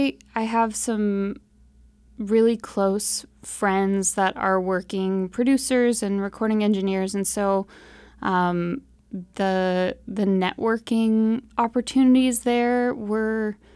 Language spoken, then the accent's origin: English; Fairbanks, Alaska, United States; I feel like Alaska will always be home for me. I was born and raised in Fairbanks. Most of my family is still in Alaska.